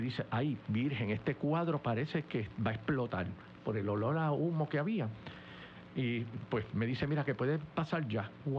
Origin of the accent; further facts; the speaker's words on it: Ciales, Puerto Rico; yo soy natural de Ciales, del barrio Frontón de Ciales.